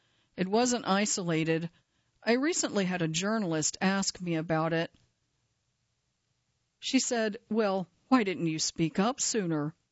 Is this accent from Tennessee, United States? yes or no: yes; Nashville, Tennessee, United States; because I grew up in Nashville, too